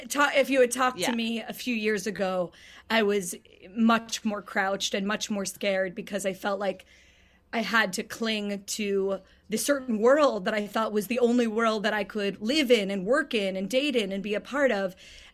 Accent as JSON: {"language": "English", "town": "Pittsburgh", "region": "Pennsylvania", "country": "United States", "tie": "born or raised there", "moved": "as an adult", "said": "I grew up in the Jewish community of Pittsburgh. My parents are high school sweethearts. My dad's a political conservative. My mom is a liberal. I left Pittsburgh, went to Columbia University"}